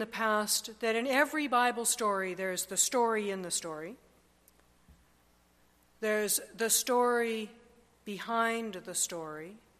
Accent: Winnipeg, Manitoba, Canada; I grew up in Winnipeg. I know about dry snow.

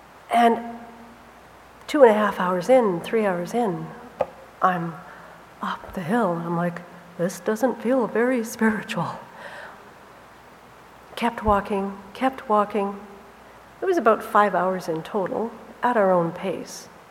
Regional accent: Canada; We're from Canada, that's a relative thing.

